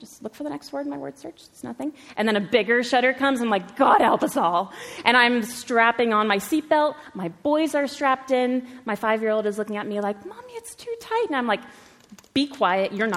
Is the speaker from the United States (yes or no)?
yes; United States; now in Belfast, United Kingdom; that's not a Belfast accent. And you'd be right. I'm from America.